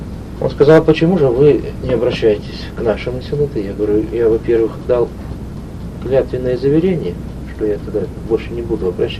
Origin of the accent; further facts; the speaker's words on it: Ishim, Tyumen Oblast, Russia; я служил в родном городе, в той церкви, где я крестился.